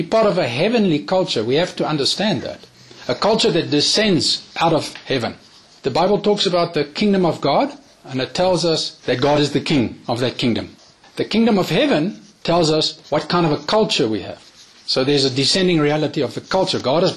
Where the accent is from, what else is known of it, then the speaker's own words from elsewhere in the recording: South Africa; South African? No, according to the law books of the nation, I am. But according to who I am in Christ, I'm not a South African. I happen to live here.